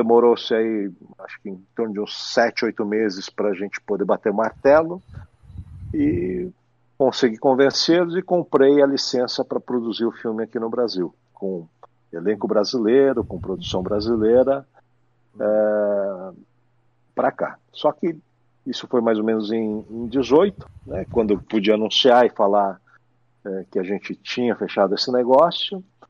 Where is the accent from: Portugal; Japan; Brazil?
Japan; eu sou japonês, então eu vou com bastante calma nesse tipo de negócio